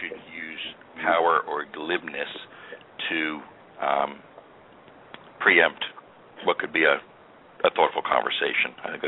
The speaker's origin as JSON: {"language": "English", "region": "New Jersey", "country": "United States", "said": "somebody ran into me, heard I was from New Jersey"}